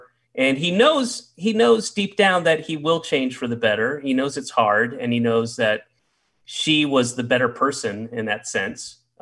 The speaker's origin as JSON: {"language": "English", "region": "the South", "country": "United States", "tie": "born or raised there", "said": "I grew up in the South."}